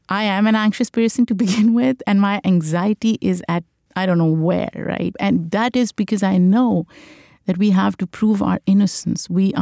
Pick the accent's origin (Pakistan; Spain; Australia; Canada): Pakistan; now in United States; Like, I feel like growing up in Pakistan, there is a history, right?